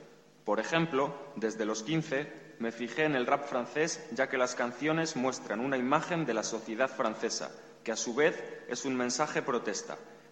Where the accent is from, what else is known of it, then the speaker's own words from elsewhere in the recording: Valladolid, Castile and León, Spain; Soy español y vengo de una ciudad llamada Valladolid, en el centro norte de España, conocida porque sus ciudadanos hablan el castellano que la juventud aprende en las escuelas.